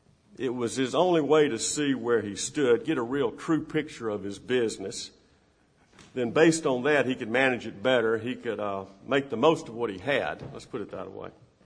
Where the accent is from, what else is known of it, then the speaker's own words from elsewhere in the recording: Macomb, Illinois, United States; I grew up in Macomb. My dad ran a tire store there. It was called L&M Tire Service.